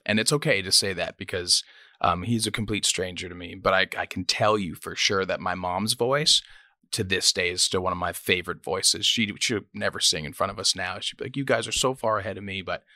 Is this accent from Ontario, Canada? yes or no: yes; Scarborough, Ontario, Canada; born there; I was born in Scarborough, Ontario, which is kind of a rough part of Toronto.